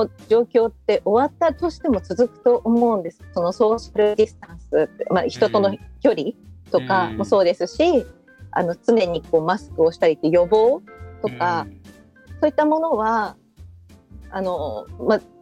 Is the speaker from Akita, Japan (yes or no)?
no; Nagano, Japan; 私として、長野出身のものとして嬉しいっていうのも、まあ、ありますね